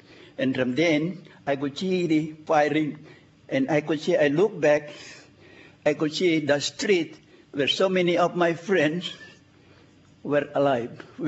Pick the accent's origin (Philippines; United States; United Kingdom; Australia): Philippines; Nueva Ecija; that place there is where I was born. I was from Nueva Ecija.